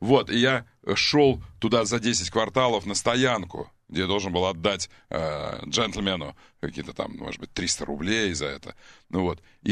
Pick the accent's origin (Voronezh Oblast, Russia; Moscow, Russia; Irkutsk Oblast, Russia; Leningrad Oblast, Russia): Irkutsk Oblast, Russia; Taitorka; Я там жил просто. Да, Тайторка. Тайторка, моя родная деревня.